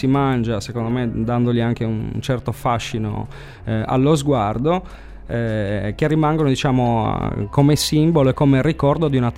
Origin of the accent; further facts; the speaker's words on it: Sardinia, Italy; Io ne sono particolarmente interessato perché vengo dal Sulcis e di questi ne ho visto da tanto tempo.